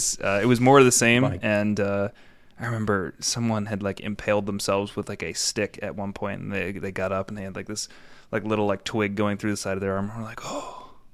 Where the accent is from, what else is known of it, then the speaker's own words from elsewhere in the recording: New York, United States; I grew up in New York, but grew up racing motocross and, you know, doing BMX.